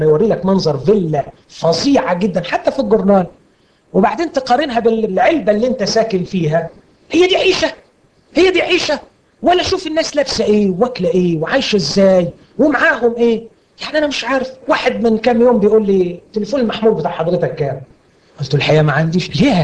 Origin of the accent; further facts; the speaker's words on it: Egypt; وللأسف الشديد اننا نحن كمصريين من اوائل الشعوب اللي تميل لحالة التذمر والشكوى.